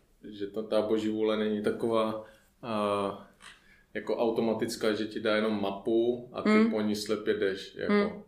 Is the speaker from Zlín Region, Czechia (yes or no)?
yes; Zlín Region, Czechia; když jsem jako původem z Valašska, tak se mě líbilo i v té Plzni